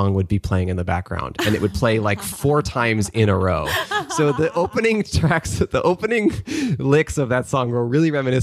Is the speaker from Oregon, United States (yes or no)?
yes; Portland, Oregon, United States; now in Los Angeles, United States; When I first started doing comedy in Los Angeles, I had moved here from Portland, Oregon. We're both from the Northwest, you and I.